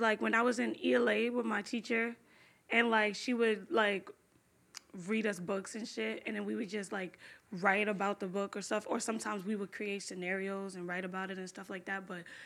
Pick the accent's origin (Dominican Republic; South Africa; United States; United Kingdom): United States; New York City, New York; Okay, so I was born in the Bronx. So basically, I'm from the Bronx. So, okay. But then I moved to Brooklyn for a while, Coney Island.